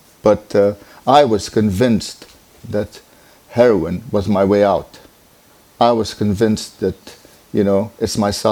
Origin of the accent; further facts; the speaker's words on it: Lebanon; also born or lived in England; I was born in England, raised in Lebanon.